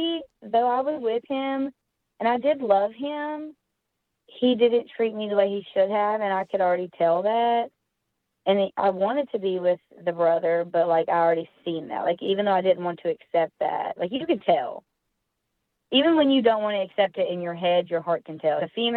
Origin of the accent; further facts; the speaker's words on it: Kentucky, United States; moved away as an adult; we moved out of my home state, which is Kentucky, and we come to Texas.